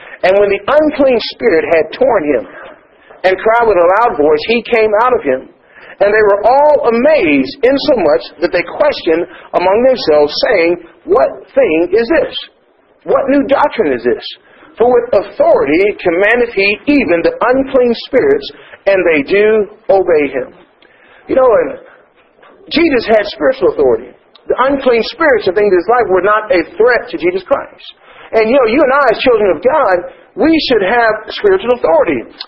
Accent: Canada; And as a Canadian citizen, we depend upon the Charter of Rights.

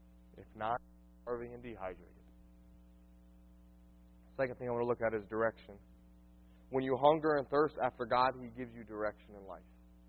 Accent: Dade City, Florida, United States; I'm from Florida. I was born in Dade City, okay? 29 years ago, okay?

